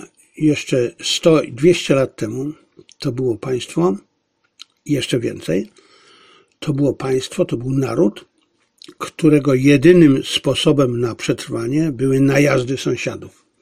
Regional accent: Silesian Voivodeship, Poland; Ja byłem i jestem Ślązakiem, więc ja lubię porządek.

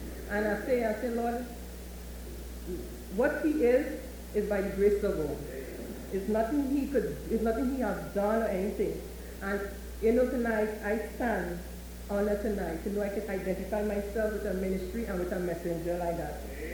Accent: Canada; And you say, well, I'm from Canada.

